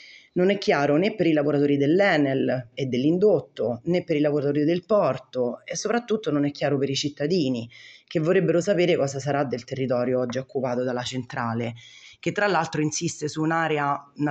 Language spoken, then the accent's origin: Italian; Civitavecchia, Lazio, Italy; born there; ho 39 anni, sono nato a Civitavecchia